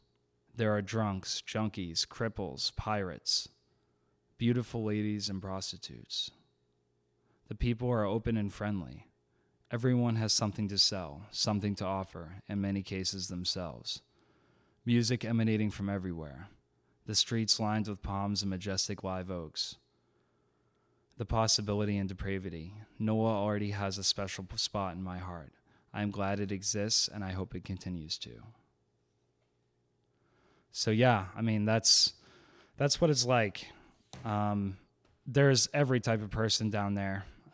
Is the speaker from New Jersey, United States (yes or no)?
no; Plymouth, Massachusetts, United States; where I'm from in Massachusetts, my hometown of Plymouth.